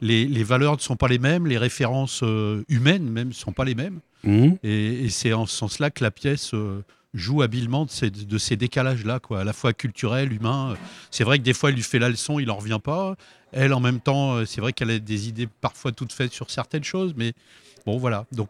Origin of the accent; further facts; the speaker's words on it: Île-de-France, France; accent: Parisian; J'ai pu garder mon accent parisien